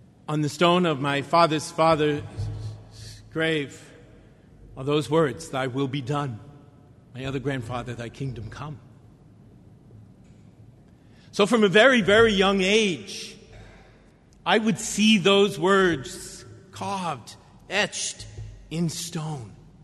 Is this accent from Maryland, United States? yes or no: no; New York, United States; accent: New York; Archbishop Pierre, I can assure you, even with my New York accent, you had Ohio down just right.